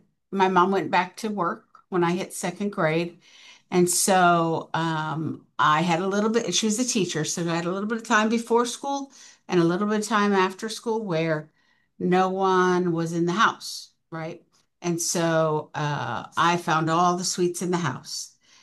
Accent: Mansfield, Ohio, United States; And I lived in, I grew up in Mansfield, Ohio. And so we, up there it was pop.

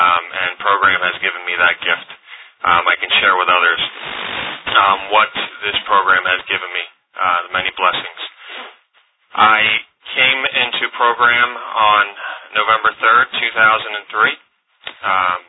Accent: New Jersey, United States; now in Mantua, United States; I'm from South Jersey Inner Group, and I live in Mantua, New Jersey.

